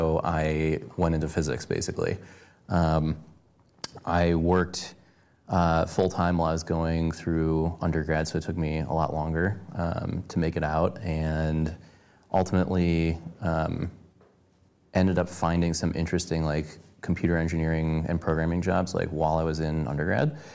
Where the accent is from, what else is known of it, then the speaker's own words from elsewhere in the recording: Cleveland, Ohio, United States; I grew up in the Midwest from Cleveland, Ohio